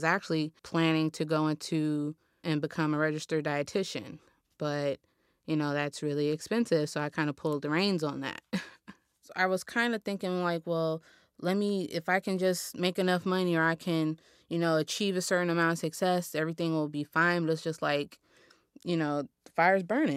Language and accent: English; Los Angeles, California, United States; I was born and raised here in South Los Angeles. I'm 29. I left home when I was like 17 to go to culinary school.